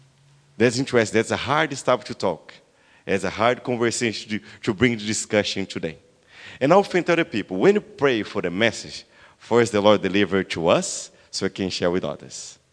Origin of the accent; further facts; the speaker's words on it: Brazil; English is a second language; For those who doesn't know me … I'm from Brazil.